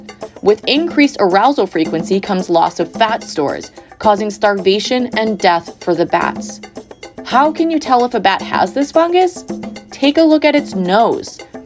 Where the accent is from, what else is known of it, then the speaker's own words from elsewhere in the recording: New York, United States; The first case was found in my home state, New York, in Albany County in 2007